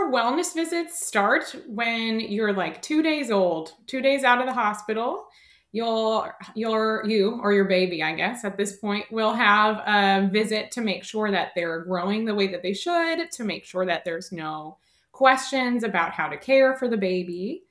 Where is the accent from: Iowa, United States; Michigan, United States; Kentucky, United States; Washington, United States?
Iowa, United States; Calmar; So I am from Iowa in the northeast corner in a super small town of 900 people in Kalmar, Iowa, but it's by Decorah.